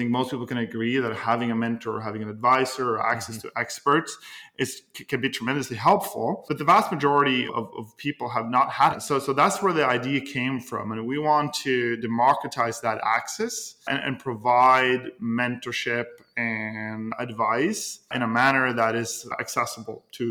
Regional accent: Norway; English is a second language; moved away as an adult; now in United States; So, I'm originally from Norway. And I came to the United States a little over 10 years ago as an exchange student, as I was pursuing my MBA.

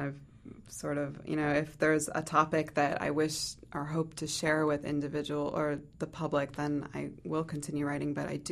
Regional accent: United States; accent: American; Well, there was always this cultural dynamic for me, because I am American, and yet I do have these ties to my ethnicity and heritage.

